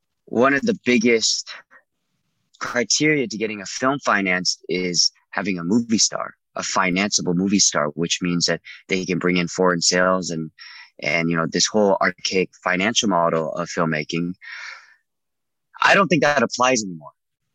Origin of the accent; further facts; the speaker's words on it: Irvine, California, United States; also born or lived in Garden Grove; You know, I was born in Garden Grove. I lived mostly, you know, very nice life in Irvine, middle class life.